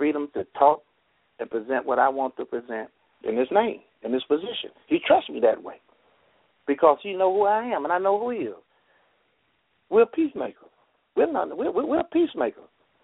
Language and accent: English; Brooklyn, New York, United States; from Brooklyn, New York